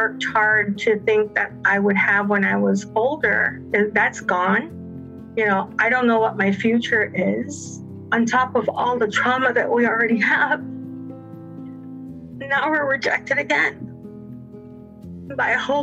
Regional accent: Jamaica; born there; I was born in Jamaica in November 15th, 1970. My mom is a Jamaican woman and my father is a Canadian gentleman.

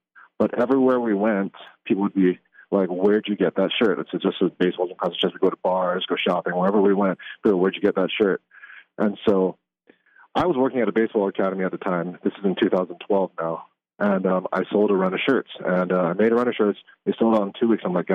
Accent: Hawaii, United States; because I'm originally from Hawaii

